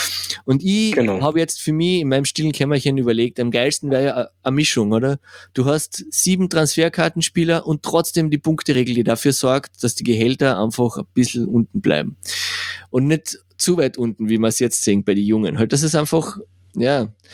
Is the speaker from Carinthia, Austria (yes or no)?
yes; Spittal an der Drau, Carinthia, Austria; Und in Spital gibt es auch eine in meiner Heimatstadt.